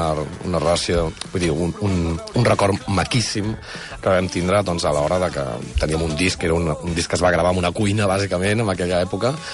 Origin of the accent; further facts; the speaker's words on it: Sant Vicenç dels Horts, Catalonia, Spain; also born or lived in Barcelona; I jo sóc de Barcelona i de Sant Vicenç dels Horts.